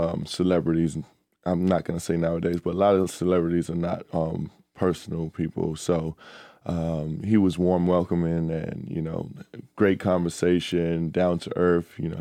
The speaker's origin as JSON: {"language": "English", "town": "Bronx", "region": "New York", "country": "United States", "tie": "born or raised there", "said": "You know, I was born and raised in the Bronx, and he went to local restaurants that I actually went as a kid and growing up."}